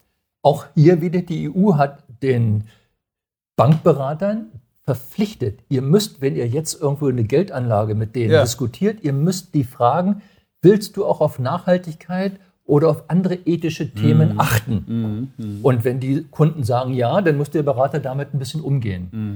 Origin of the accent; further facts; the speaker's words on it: Berlin, Germany; ich komme ja aus Berlin.